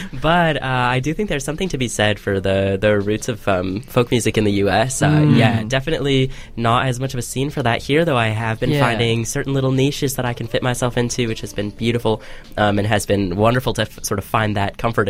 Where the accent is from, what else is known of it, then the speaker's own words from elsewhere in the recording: New Mexico, United States; I'm from New Mexico, and so there's a great punk scene there.